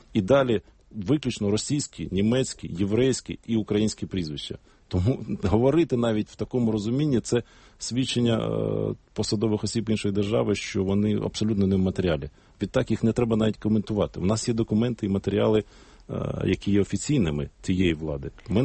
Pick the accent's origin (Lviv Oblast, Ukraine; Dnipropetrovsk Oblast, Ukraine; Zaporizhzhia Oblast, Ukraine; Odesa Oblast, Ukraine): Zaporizhzhia Oblast, Ukraine; Zaporizhzhia; Я сам з Запоріжжя, в Дніпропетровській області.